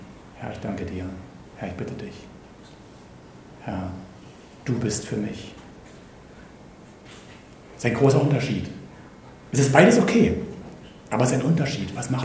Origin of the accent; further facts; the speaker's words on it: Guben, Brandenburg, Germany; in der Nähe meiner Heimatstadt Guben